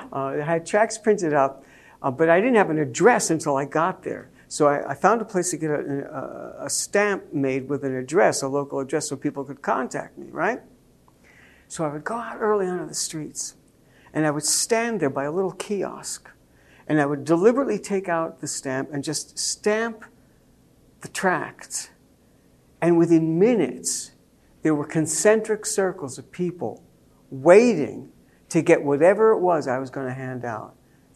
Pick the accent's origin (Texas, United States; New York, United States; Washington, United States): New York, United States; New York City; I mentioned … I grew up in New York City.